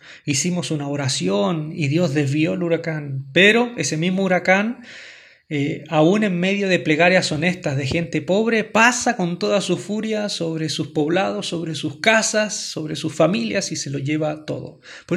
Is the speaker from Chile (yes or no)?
yes; Chile; Ustedes saben que yo soy de Chile.